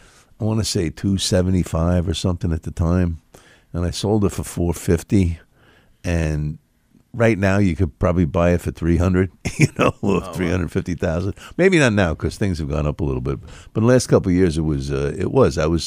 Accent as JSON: {"language": "English", "region": "England", "country": "United Kingdom", "said": "I'm English."}